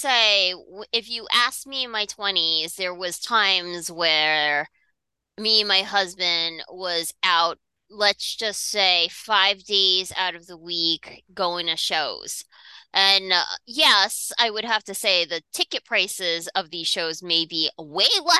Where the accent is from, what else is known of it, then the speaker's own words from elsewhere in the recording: New York, United States; growing up in New York, you know, and growing up at the age that I grew up here, I had CMJ.